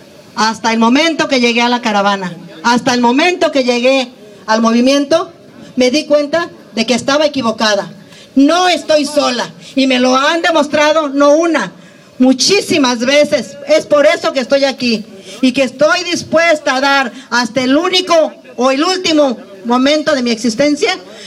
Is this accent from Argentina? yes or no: no; Pajacuarán, Michoacán, Mexico; yo soy una madre de familia, vengo de Michoacán, vengo de Pajacuarán, Michoacán, y tengo 4 hijos desaparecidos